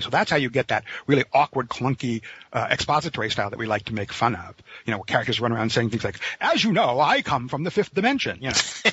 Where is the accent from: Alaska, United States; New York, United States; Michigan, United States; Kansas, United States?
New York, United States; And I grew up in the New York area, right?